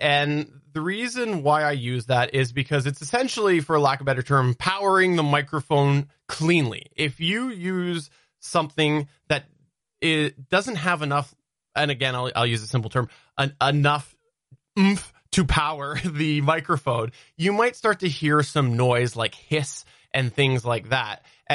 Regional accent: Canada; As a Canadian, my response to that was, I don't care, because Pandora is not in Canada.

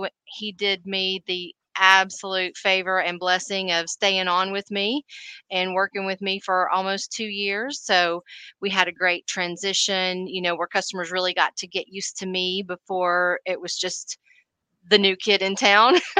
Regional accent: Chattanooga, Tennessee, United States; So I'm a lifelong resident of Chattanooga. I grew up actually in the Hickson area.

